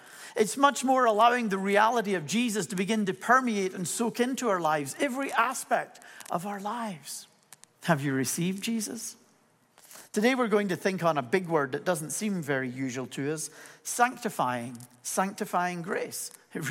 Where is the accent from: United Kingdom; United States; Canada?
United Kingdom; Scotland; born there; My accent has a whole lot more to do with the fact my wife is Irish than it is that I was born in Scotland.